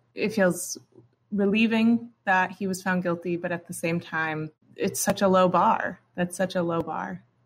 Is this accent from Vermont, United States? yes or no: yes; Milton, Vermont, United States; I'm from Milton, Vermont.